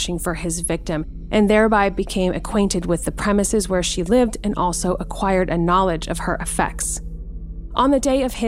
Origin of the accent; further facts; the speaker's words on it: California, United States; When I was a child, I grew up in Northern California.